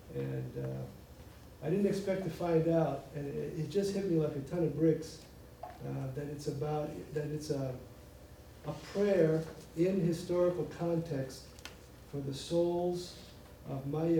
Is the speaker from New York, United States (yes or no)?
yes; New York City, New York, United States; I'm a cultural anthropologist, born and raised in New York City